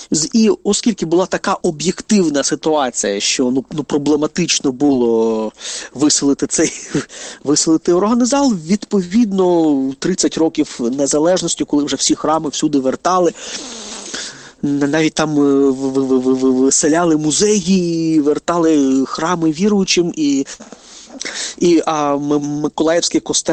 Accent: Kamianske, Dnipropetrovsk Oblast, Ukraine; Що в моєму рідному Кам'янському, що у Києві

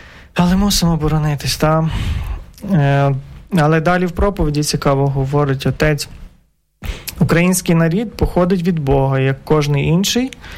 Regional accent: Galicia, Ukraine; І тоді вже ми, галичани, бачили цю загрозу зі Сходою

